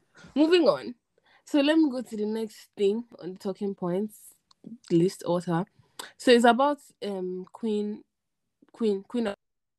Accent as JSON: {"language": "English", "country": "Nigeria", "said": "because I'm Nigerian, does not mean that I have"}